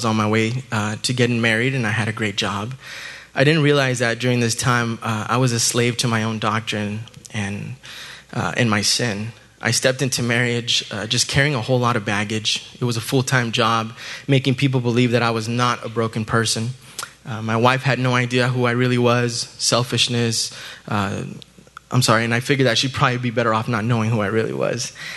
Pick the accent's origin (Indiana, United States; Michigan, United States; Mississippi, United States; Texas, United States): Texas, United States; El Paso; born there; I was born in El Paso, Texas. I'm the oldest of three boys and two girls.